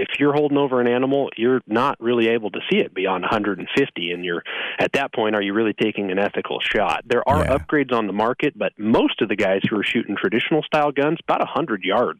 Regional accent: Idaho, United States; No, I'm from Idaho originally and have kind of found my way out here to the beautiful northeast corner of Oregon where we're located and settled here.

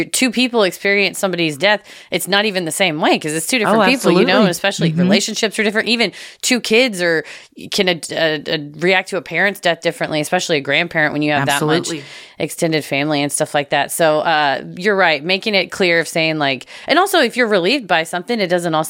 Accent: Missouri, United States; Near my hometown in Missouri, there is a city called St. Charles

